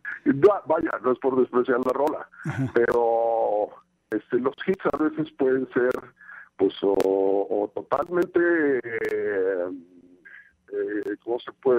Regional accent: Matamoros, Tamaulipas, Mexico; born there; Todos nacimos en Matamoros, unos en la calle Matamoros de Analco, y otros, uh-huh, en el Real y Pontificio Matamoros, Tamaulipas.

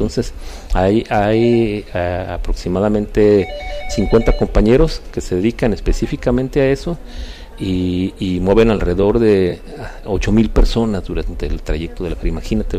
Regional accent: Jalisco, Mexico; transmiten esa hospitalidad de la que somos característica los jaliscienses

